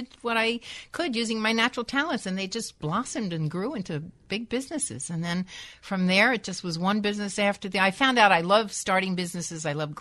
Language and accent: English; New York, United States; born and raised in New York, then family thing in Westport, Connecticut.